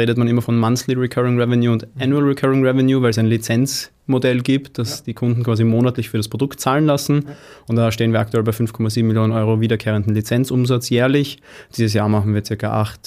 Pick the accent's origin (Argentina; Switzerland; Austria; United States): Austria; Klosterneuburg, Lower Austria; gebürtiger Klosterneuburger, 30 Jahre jung.